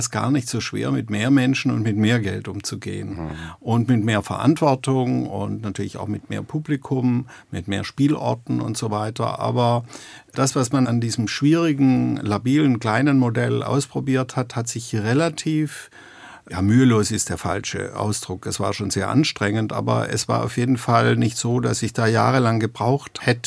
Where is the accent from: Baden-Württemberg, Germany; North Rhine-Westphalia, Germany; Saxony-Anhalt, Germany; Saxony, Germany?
Baden-Württemberg, Germany; Konstanz; naja, ich komme jetzt aus Konstanz, also hinter den sieben Bergen.